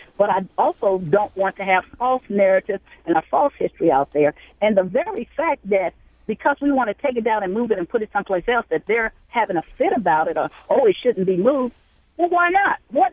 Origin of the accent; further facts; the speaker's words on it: Tennessee, United States; born there; I am actually a Southerner. I was born in Tennessee.